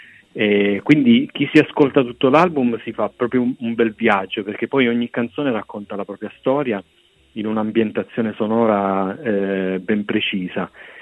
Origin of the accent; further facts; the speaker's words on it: Abruzzo, Italy; also born or lived in Rome; Sì, io sono abruzzese e anche romano, perché sono nato a Roma, ma ho vissuto poi tutta la mia vita in Abruzzo. I miei nonni erano a Monteverde, quindi ho avuto la fortuna di passare molto tempo a Roma.